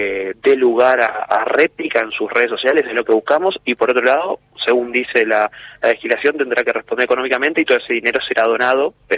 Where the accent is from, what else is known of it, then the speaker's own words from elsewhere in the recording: Lanús, Buenos Aires Province, Argentina; Yo estoy trabajando en la Patagonia, soy de Buenos Aires, Lanús, vine a trabajar unos días a Patagonia